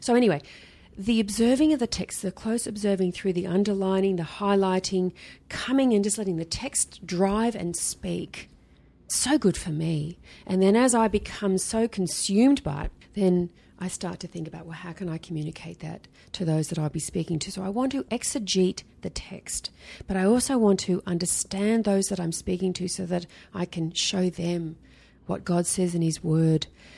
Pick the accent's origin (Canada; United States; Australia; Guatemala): Australia; Sydney, New South Wales; And you know, I grew up in Sydney, and the ocean is a beautiful thing.